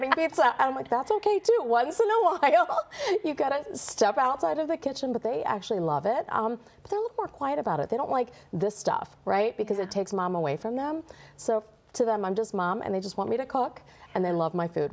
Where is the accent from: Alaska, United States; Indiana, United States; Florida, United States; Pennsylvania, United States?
Pennsylvania, United States; King of Prussia; when I was growing up in Pennsylvania, we lived in King of Prussia is where I grew up.